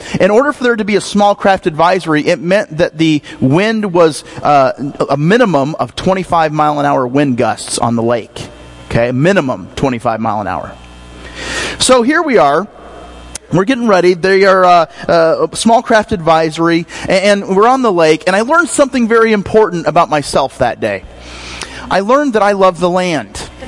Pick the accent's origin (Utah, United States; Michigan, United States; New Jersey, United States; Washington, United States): Michigan, United States; now in Hancock County, United States; I grew up in Michigan, grew up there. My dad was a preacher in Michigan. And for several years, we lived there.